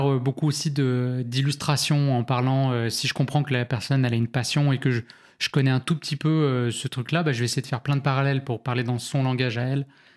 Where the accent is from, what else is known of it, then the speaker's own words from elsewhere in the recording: France; je comprends qu'il comprend pas que je suis, que je suis français